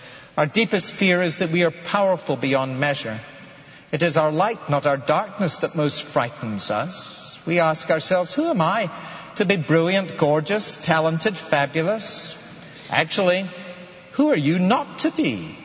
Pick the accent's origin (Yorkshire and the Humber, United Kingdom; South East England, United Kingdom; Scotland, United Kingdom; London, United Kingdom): Scotland, United Kingdom; Edinburgh; So I'm 14 years of age. It's 1966. I'm living in my hometown of Edinburgh.